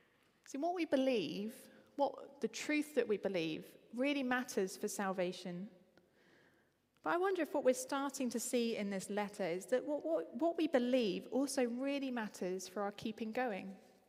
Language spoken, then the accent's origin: English; East of England, United Kingdom; I'm from Essex. That's the kind of thing we would say.